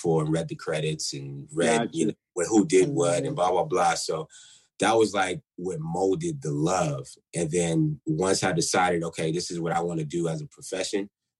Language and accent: English; New York, United States; because I'm from Queens. So, you know, I just kind of grew up around all types of music.